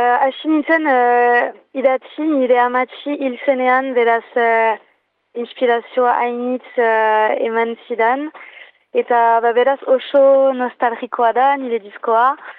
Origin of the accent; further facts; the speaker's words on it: Ustaritz, Nouvelle-Aquitaine, France; now in Bayonne, France; Bai, arok, Baionan biz naiz, baina Uztaritzekoa naiz, bai.